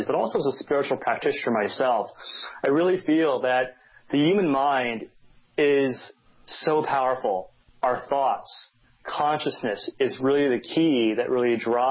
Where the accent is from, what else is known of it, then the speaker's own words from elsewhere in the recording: California, United States; I'm actually from California myself over here, so we got the West Coast represented on your show today.